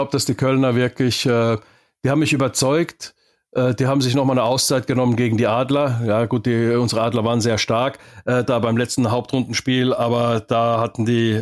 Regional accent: Finland; Wenn so diese kleinen Small-Market-Teams, wie man bei uns in Finnland sagt

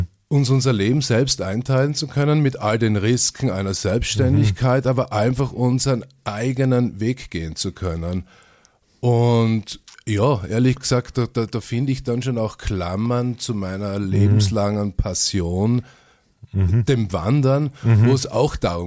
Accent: Graz, Styria, Austria; also born or lived in Vienna; Geboren bin ich in Graz. Einige Jahrzehnte ist das jetzt schon her. Wir sind fast im gleichen Alter. Ich bin in Graz aufgewachsen, bin in Graz zur Schule gegangen. Mich hat es nach Wien verschlagen. Mich hat es in einige Ecken dieser Welt verschlagen, beruflich.

